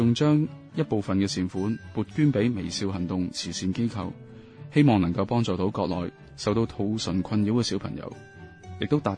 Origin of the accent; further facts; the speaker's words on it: Hong Kong; 我们从小个开始就在殖民地的社会长大，可以说在中西文化交流。在香港，我们都很重视合约的精神